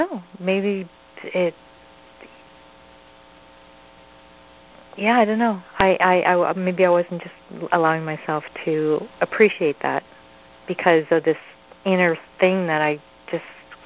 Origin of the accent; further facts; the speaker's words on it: Canada; I'm from Canada, by the way.